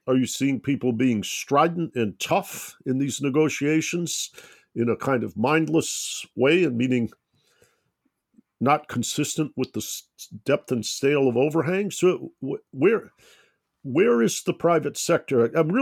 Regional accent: Detroit, Michigan, United States; I grew up in Detroit, Michigan, and we had the bankruptcy of the city of Detroit.

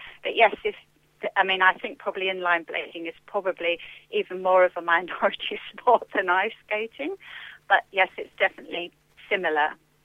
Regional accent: London, United Kingdom; I come from London.

